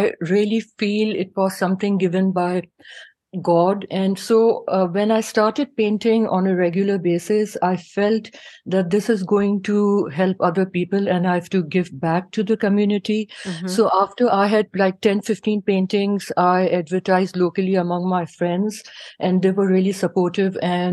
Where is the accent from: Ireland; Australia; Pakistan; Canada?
Pakistan; now in Minneapolis, United States; I am originally from Pakistan. I've been practicing medicine here in the United States for the last 25 years. So I'm a practicing rheumatologist in Minneapolis.